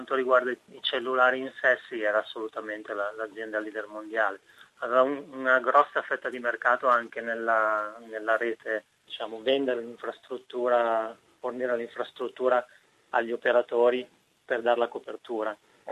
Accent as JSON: {"language": "Italian", "town": "Milan", "region": "Lombardy", "country": "Italy", "moved": "as an adult", "lives_now": "Australia", "said": "io sono di Milano, ho 43 anni. Prima di venire in Australia lavoravo per Nokia a Milano."}